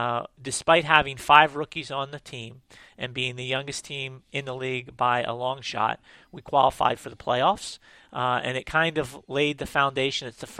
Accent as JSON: {"language": "English", "town": "Harrisburg", "region": "Pennsylvania", "country": "United States", "tie": "born or raised there", "said": "had the opportunity to get a job with my hometown Harrisburg Heat, which is a professional indoor soccer team that played at the State Farm Show Arena in Harrisburg, Pennsylvania."}